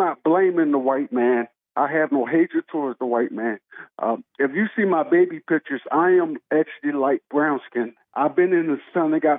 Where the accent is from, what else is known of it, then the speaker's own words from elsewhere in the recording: Philadelphia, Pennsylvania, United States; born there; So I'm a Philly guy. Well, I was born in Philly. I'm not a Philly guy like that.